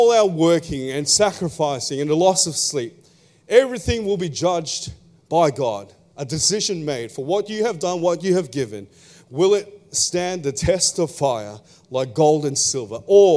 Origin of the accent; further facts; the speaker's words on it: Philippines; not the Filipinos, the Philippians, I'm Filipino.